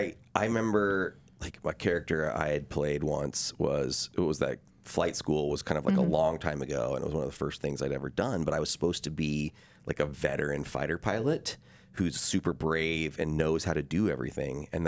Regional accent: Canada; my people were not from French Canada, but I'm a Canadian guy, you know.

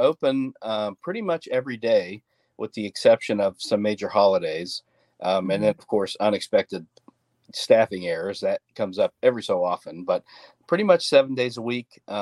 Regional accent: Grantsville, West Virginia, United States; No. So originally I'm from Grantsville, which is Calhoun County, which is a neighboring county.

